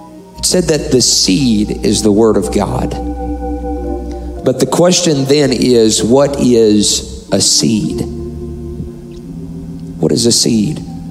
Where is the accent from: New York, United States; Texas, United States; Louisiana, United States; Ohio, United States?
Louisiana, United States; I'm from Louisiana, and that means I'm a Joe Burrow fan.